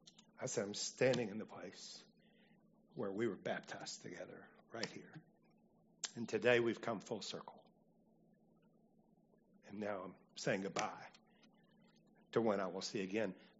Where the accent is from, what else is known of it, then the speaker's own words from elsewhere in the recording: Birmingham, Alabama, United States; I did Sean's funeral a few weeks ago in Birmingham at the church where we were, where we grew up.